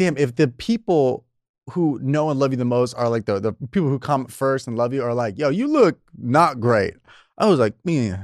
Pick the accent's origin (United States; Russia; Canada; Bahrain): United States; California; The Southern California, like an hour from here.